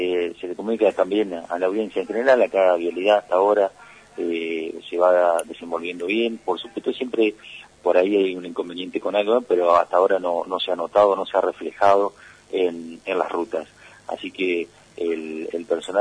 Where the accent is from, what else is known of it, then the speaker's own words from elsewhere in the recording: Gobernador Gregores, Santa Cruz, Argentina; Distrito Gobernador Gregores, que para mí es un orgullo, ¿no? Nuevamente estar aquí en mi pueblo, en mi distrito